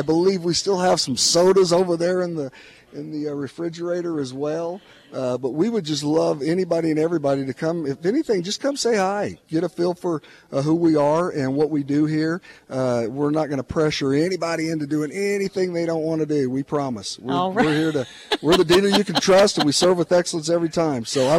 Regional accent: Oklahoma, United States; born there; also born or lived in Utah; now in Northern Nevada, United States; Being a gentleman who was born in Oklahoma

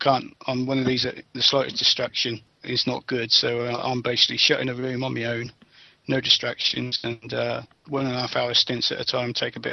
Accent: Didcot, South East England, United Kingdom; I'm from Didcot, just outside Oxford

